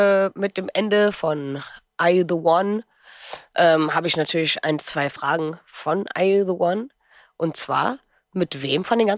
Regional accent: Wuppertal, North Rhine-Westphalia, Germany; now in Berlin, Germany; Ich komme ja eigentlich aus NRW. Ich komme ja eigentlich aus so halbe Stunde von Köln entfernt.

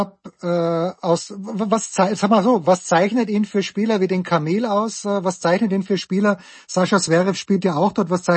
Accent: Austria; Als Österreicher schaue ich in dieser Woche, Kasi, gerne nach Limoges

